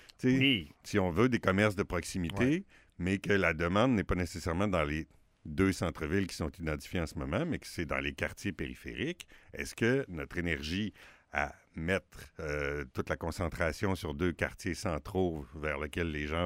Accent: Lévis, Quebec, Canada; On est d'abord de Saint-Étienne, de Pintemps, de Charny, de Brackenville, avant d'être de Lévis. Mais on est de Lévis aussi, là, c'est pas contradictoire.

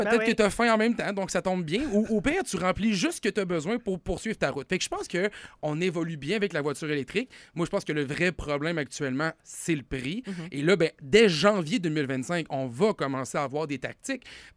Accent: Quebec City, Quebec, Canada; Non, pas moi exactement. Je viens de Québec.

